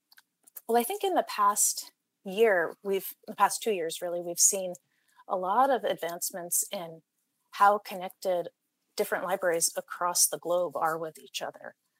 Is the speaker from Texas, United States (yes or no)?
no; South Burlington, Vermont, United States; Well, I was born in Burlington and then I grew up in South Burlington.